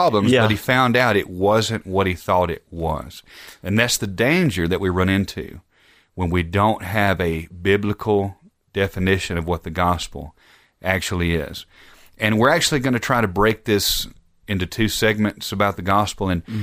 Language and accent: English; Alabama, United States; I'm already from Alabama. I've got a lot of things working against me, but I do want to give an illustration from home.